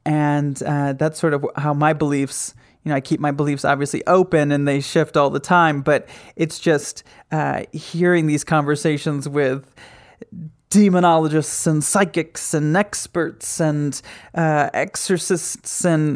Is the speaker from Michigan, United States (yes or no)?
yes; Grand Rapids, Michigan, United States; Jordan is from my hometown of Grand Rapids, Michigan.